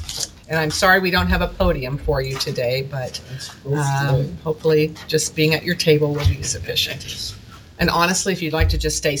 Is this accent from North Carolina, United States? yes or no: no; North Platte, Nebraska, United States; I'm from North Platte.